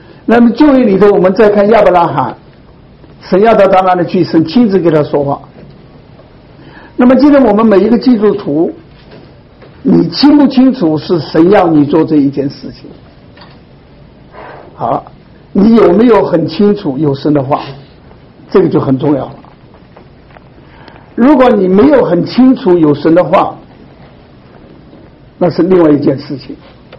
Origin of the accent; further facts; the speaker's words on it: Sichuan, China; 我父亲呢就把这个钱呢兑到四川去，我是四川人